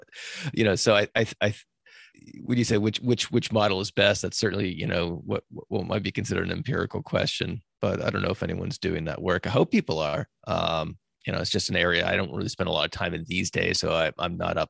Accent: Massachusetts, United States; I grew up in Massachusetts. We go up there to, like, ski.

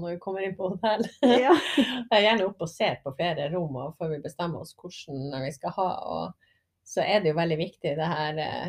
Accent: Oslo, Norway; jeg kommer fra Oslo

